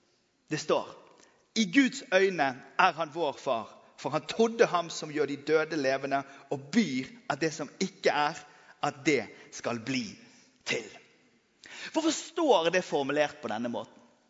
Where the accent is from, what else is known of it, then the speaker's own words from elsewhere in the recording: Western Norway, Norway; Og som vestlending så vet jeg at en ur, det er liksom, det er sykt langt ute.